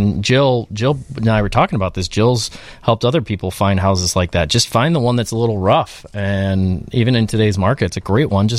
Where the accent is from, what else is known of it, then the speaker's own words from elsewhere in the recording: Wheaton, Illinois, United States; I've got a friend, Dave. I grew up in Wheaton.